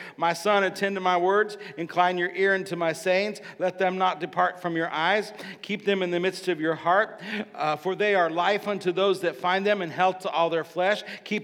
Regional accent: Illinois, United States; It's a lot of cotton, but I grew up in the cornfields of Illinois.

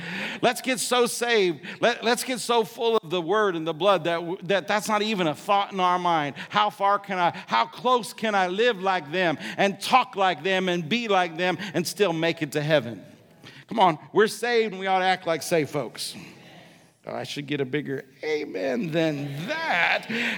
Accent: Paris, Illinois, United States; I had some people come from my hometown of Paris, Illinois, and they thought they knew me because everybody knows everybody

